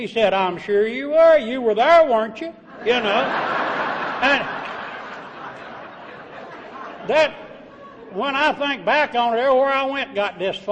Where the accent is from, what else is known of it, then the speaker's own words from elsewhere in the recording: Virginia, United States; I'm a hillbilly. And I come from the Appalachian Mountains of Virginia. I was born right in the middle of the Depression, and I'm the only son of a hillbilly school teacher.